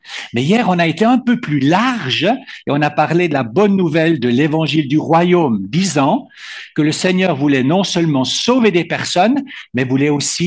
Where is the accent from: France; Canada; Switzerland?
Switzerland; je viens de Suisse, j'habite dans la partie francophone de la Suisse, dans une ville qui s'appelle Lausanne.